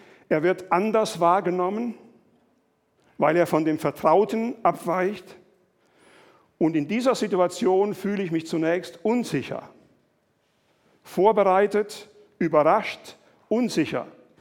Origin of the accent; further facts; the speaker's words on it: Rhineland-Palatinate, Germany; also born or lived in Mali; Ich komme aus dem Westerwald, meine Frau ist Rheinländerin. Wir haben in der Region Mopti in Mali gelebt, lange Zeit in der malischen Hauptstadt in Bamako.